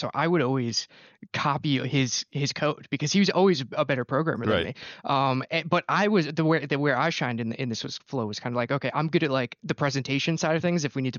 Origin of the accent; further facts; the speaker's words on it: Providence, Rhode Island, United States; I'm from Providence, Rhode Island. I'm in Germany for the holidays